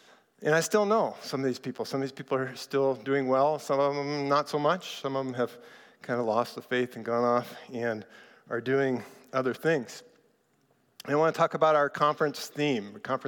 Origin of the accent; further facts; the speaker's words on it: El Paso, Texas, United States; As Aaron mentioned, I am from El Paso. We've been there about 17 years, and it's a pretty amazing place.